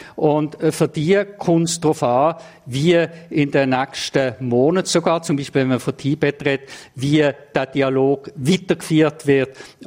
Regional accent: Basel, Basel-Stadt, Switzerland; now in Beijing, China; ich habe in meinem ganzen Leben noch in keiner Stadt so lange gelebt wie hier in Peking, inklusive in meiner Heimatstadt Basel.

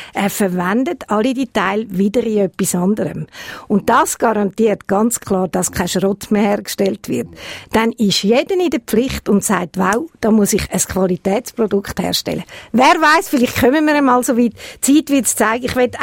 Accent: Switzerland; bei uns in der Schweiz

